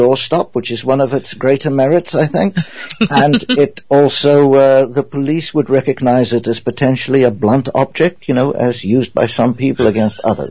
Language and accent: English; South Africa; you know I'm from South Africa. We do terrible things to people, I believe.